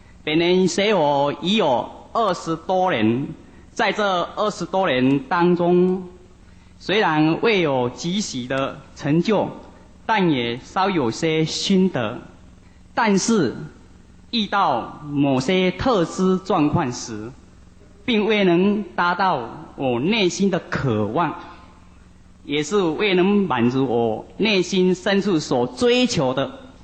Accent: Pingtung County, Taiwan; 本人是土生土长的屏东人，所以对大家特别感到非常的亲切

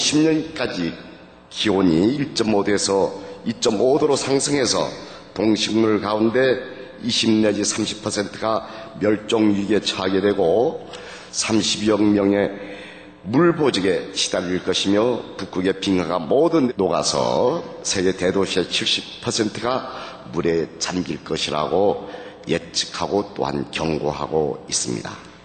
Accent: Jeju, South Korea; 이 세계에서 가장 아름답고 깨끗하다는 제주도 출신 국회의원

